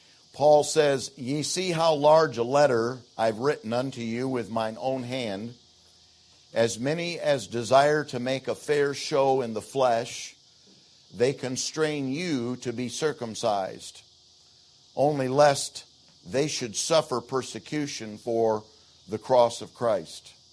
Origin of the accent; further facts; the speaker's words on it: Michigan, United States; But I grew up in Michigan on a farm, and we had 10 acres